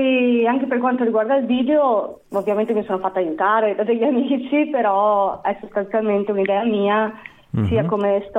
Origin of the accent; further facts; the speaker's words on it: Conegliano, Veneto, Italy; io sono di Conegliano.